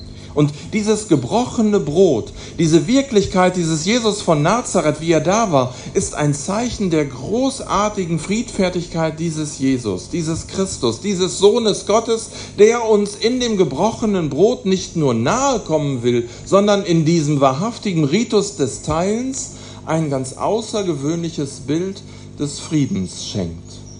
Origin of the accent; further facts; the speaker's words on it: Münster, North Rhine-Westphalia, Germany; dann ist das eine Verpflichtung für uns als Münsteraner